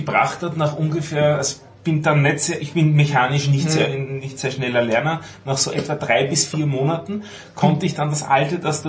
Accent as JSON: {"language": "German", "country": "Austria", "said": "wie man bei uns in Österreich sagt"}